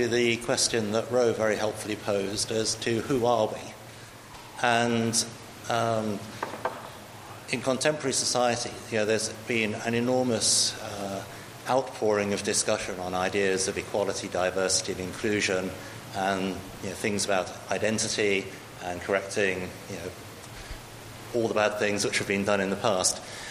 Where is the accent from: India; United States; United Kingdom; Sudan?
United Kingdom; I am a British male, but my identity is Christian.